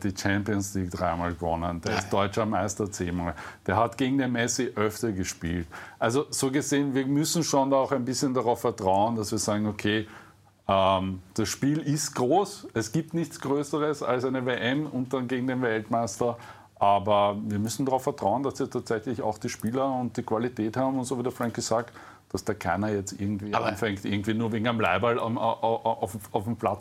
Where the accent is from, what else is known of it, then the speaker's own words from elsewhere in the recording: Austria; was uns jetzt einmal als Österreicher passieren kann